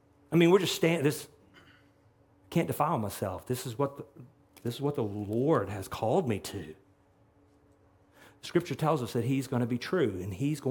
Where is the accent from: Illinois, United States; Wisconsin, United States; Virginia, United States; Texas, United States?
Texas, United States; Listen, I'm from Texas, so I'm not talking about that.